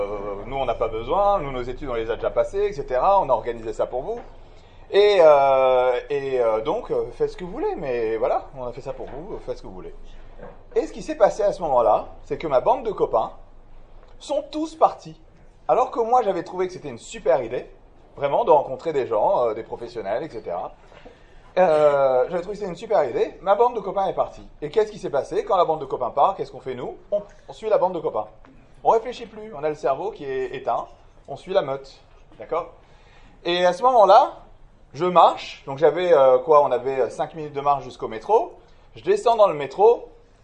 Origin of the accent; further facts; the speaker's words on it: Paris, Île-de-France, France; je suis né à Paris. Je suis un jeune des écoles juives, exactement comme vous.